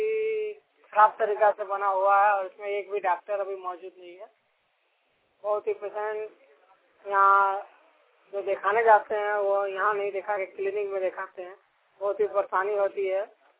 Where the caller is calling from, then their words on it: Khatikund, Jharkhand, India; खाटीकुंड तिलिया चौक बाजार से बोल रहे हैं।